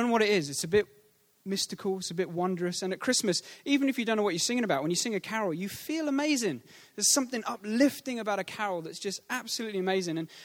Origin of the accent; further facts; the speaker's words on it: South West England, United Kingdom; When I was in Devon, I grew up in Devon in the Shire.